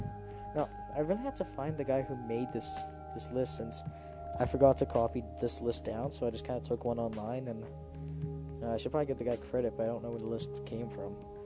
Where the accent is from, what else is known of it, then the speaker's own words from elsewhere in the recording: Canada; since we're Canadian and Netflix isn't up here for us.